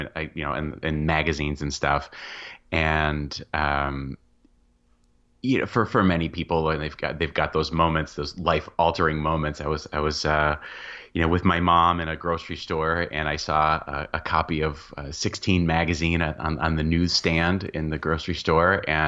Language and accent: English; Wheaton, Illinois, United States; Well, I'm from, I grew up in Wheaton, Illinois.